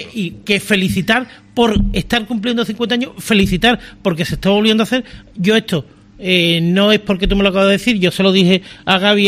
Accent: Jerez de la Frontera, Andalusia, Spain; Y yo por encima de todo soy un enamorado de Jerez. Soy un enamorado de mi tierra y me gusta luchar por mi tierra.

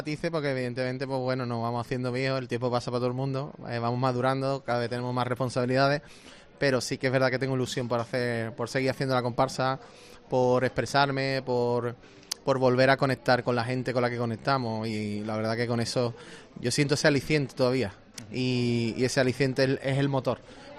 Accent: Cádiz, Andalusia, Spain; al final somos gente de Cádiz que llevamos ya unos cuantos años saliendo

